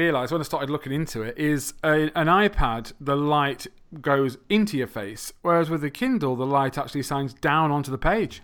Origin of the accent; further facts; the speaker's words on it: England, United Kingdom; I'm from England.